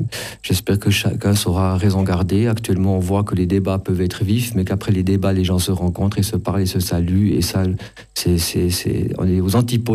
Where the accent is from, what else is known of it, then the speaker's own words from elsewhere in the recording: Biel, Bern, Switzerland; born there; Vous dites que je suis né à Bienne, vous me traitez de biennois, mais toute ma famille vient de l'arc jurassien et du Jura bernois.